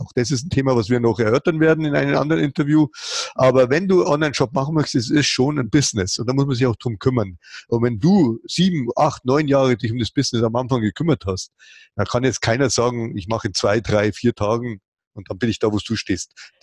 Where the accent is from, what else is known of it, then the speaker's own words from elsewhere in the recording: Bavaria, Germany; Das ist ja eigentlich, wie man so schön sagt bei uns in Bayern, das ist ja Marti Wiesen